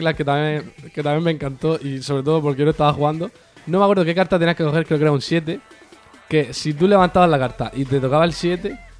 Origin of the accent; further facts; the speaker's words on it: Spain; Sí, soy español, pero no soy gilipollas.